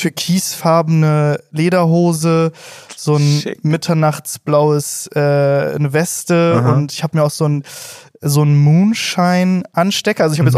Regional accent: Cologne, North Rhine-Westphalia, Germany; Ich habe das als Kölner mit Karneval.

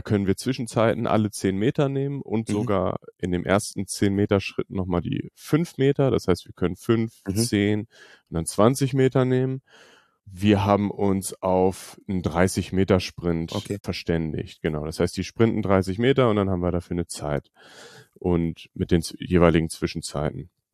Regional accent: Hanover, Lower Saxony, Germany; ich komme aus Hannover, studiere hier im Moment noch Sport.

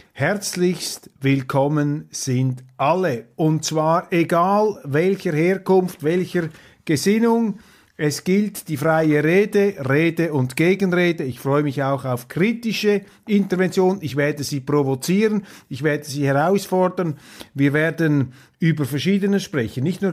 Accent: Switzerland; Und ich muss Ihnen sagen, als Schweizer, ich bin ja da neutraler Schiedsrichter

